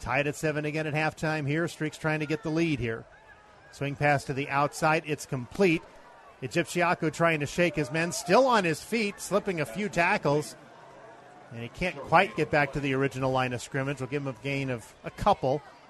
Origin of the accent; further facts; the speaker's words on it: England, United Kingdom; I can't add that high, I'm an English guy, third and 27.